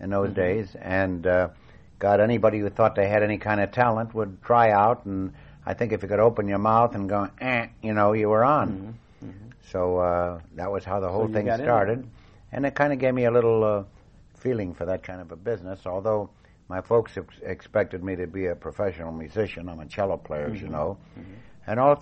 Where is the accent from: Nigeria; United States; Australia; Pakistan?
United States; San Francisco, California; also born or lived in Chicago; I was born in Chicago. Mm-hmm. But at the age of two, I packed up my family and moved them to San Francisco. So that's really my home. You know, I went all through school there.